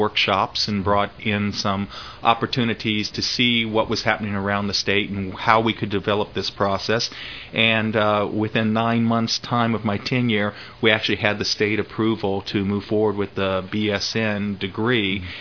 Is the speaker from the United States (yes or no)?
yes; St. Petersburg, Florida, United States; I grew up basically in St. Petersburg, Florida